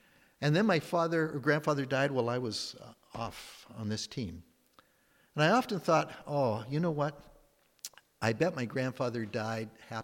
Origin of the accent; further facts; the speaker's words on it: Victoria, British Columbia, Canada; we come back to Victoria, which was my hometown, involved there.